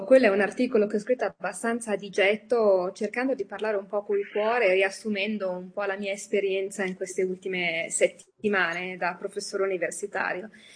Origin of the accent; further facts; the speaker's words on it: Milan, Lombardy, Italy; moved away as an adult; io ho studiato economia politica alla Bocconi, sono milanese. Ovviamente dal mio accento questo lo capite, non l'ho mai cambiato. E poi nel 1999 ho deciso di andare a studiare all'estero